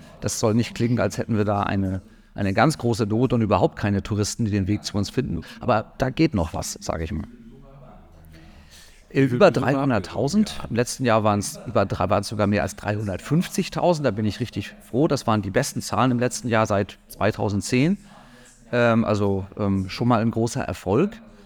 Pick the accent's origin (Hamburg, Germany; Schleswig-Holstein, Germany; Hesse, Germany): Schleswig-Holstein, Germany; Lübeck; also born or lived in Münster; Naja, ganz ursprünglich komme ich aus Lübeck, also aus der Gegend, könnte man sagen, im weitesten Sinne. Und habe dann aber tatsächlich 15 Jahre in Münster in Westfalen gelebt